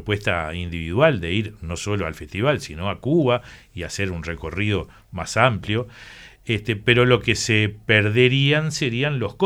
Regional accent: Uruguay; Aparentemente, bien, somos uruguayos, todo lo dejamos para último momento

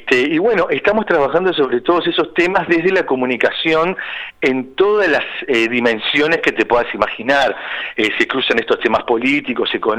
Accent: Montevideo, Uruguay; cómo es que somos los montevideanos, cómo somos los uruguayos hoy desde ese lugar

